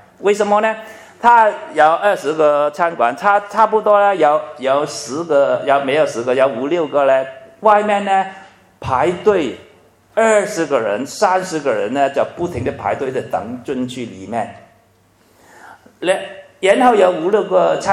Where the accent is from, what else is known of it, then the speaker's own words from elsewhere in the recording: Hong Kong; 现在特别是最近我香港人很多讲啊